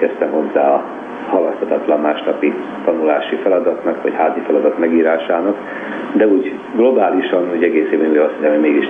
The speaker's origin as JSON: {"language": "Hungarian", "region": "Budapest", "country": "Hungary", "tie": "born or raised there", "said": "Én a Tabánban nőttem fel"}